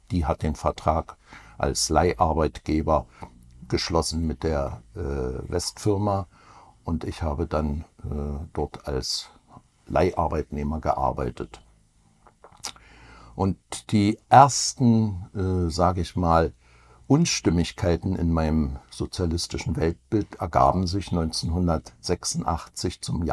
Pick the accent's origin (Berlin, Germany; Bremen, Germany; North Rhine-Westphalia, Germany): Berlin, Germany; also born or lived in Freiberg, Germany; ich wurde 1952 unweit Dresdens in Freiberg in Sachsen geboren, aber bin in Berlin aufgewachsen, in Ostberlin, habe dort Außenhandel studiert